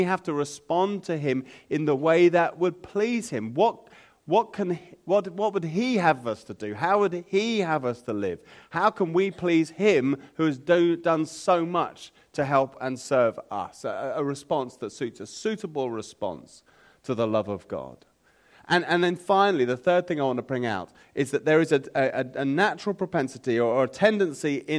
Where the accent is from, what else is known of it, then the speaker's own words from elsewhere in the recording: England, United Kingdom; Goodness me, what's become of me? I'm an Englishman. In the biscuit tin, thank you very much.